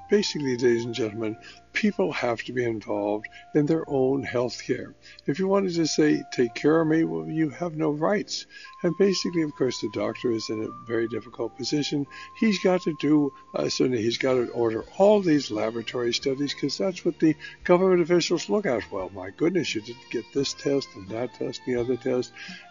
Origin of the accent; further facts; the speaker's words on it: Oakland, California, United States; Well, I was born and raised in Oakland. I mean, McChesney High School up on Excelsior Avenue.